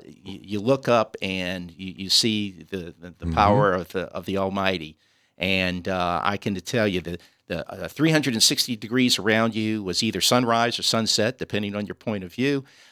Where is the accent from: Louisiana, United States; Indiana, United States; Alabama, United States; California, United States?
Louisiana, United States; Gretna; I'm originally from Gretna, yes.